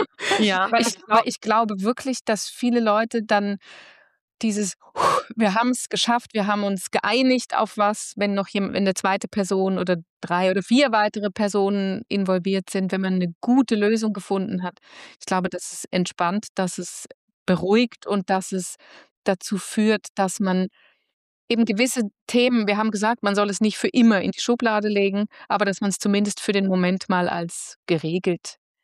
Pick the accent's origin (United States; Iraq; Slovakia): United States; als Amerikaner muss man sich ja ständig bewusst sein